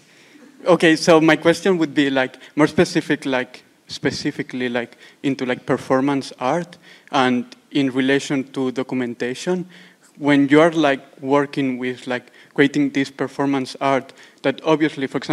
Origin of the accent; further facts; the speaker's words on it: Barcelona, Catalonia, Spain; I come from Barcelona.